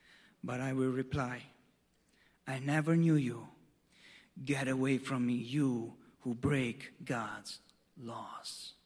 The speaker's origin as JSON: {"language": "English", "country": "Germany", "second_language": "English", "lives_now": "United States", "said": "I'm from Germany. So don't worry about me."}